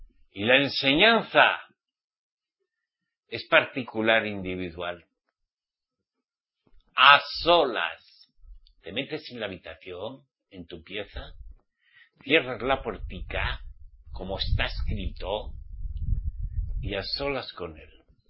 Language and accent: Spanish; Spain; como somos españoles, hablaremos español